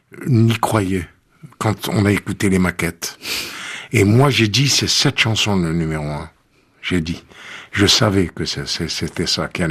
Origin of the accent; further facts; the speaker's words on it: Constantine, Constantine Province, Algeria; J'ai envie de retourner chez moi, à Constantine.